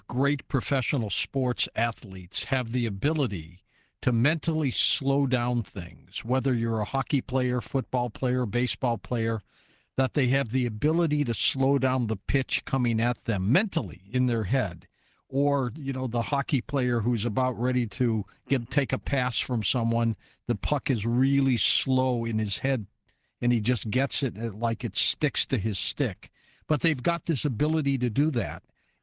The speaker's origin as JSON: {"language": "English", "town": "Detroit", "region": "Michigan", "country": "United States", "said": "I come from Detroit"}